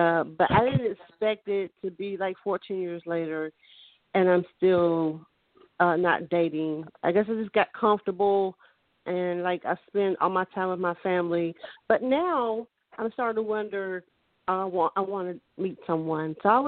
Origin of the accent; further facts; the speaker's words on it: Kentucky, United States; also born or lived in Lexington; now in Nicholasville, United States; I'm from Kentucky.